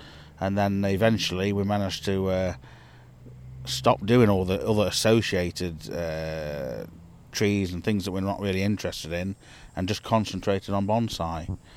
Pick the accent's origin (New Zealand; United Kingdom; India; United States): United Kingdom; Nottingham, East Midlands; from Nottingham, England.